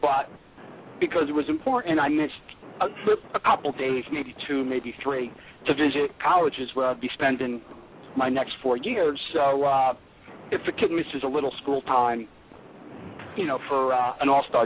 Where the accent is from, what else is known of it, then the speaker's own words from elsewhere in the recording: New Jersey, United States; I'm from North Jersey, and you know, like every area, we have our local legends.